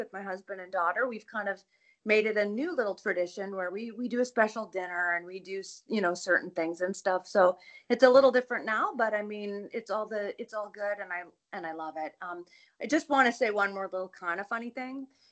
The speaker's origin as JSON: {"language": "English", "region": "Northern Canada", "country": "Canada", "said": "So I came from a very, very big family. I'm actually from Northern Canada."}